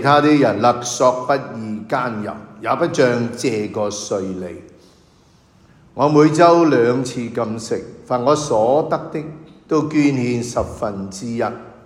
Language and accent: Cantonese; Hong Kong; 可能都系我哋香港人啊！